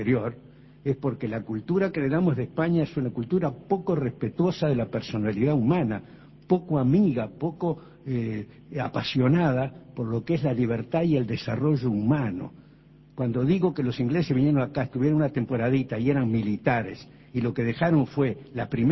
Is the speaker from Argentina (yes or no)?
no; Uruguay; vos sos uruguayo y todos los que estamos aquí también